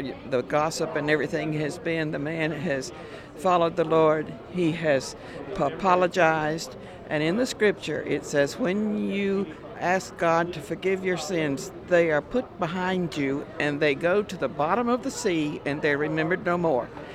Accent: Hendersonville, North Carolina, United States; I'm from Hendersonville, and I'm 83.

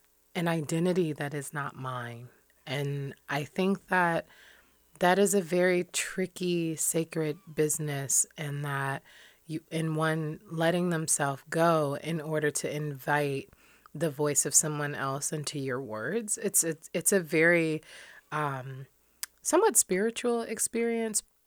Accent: Detroit, Michigan, United States; I'm the Michigan Poet Laureate, and I'm from Detroit, Michigan.

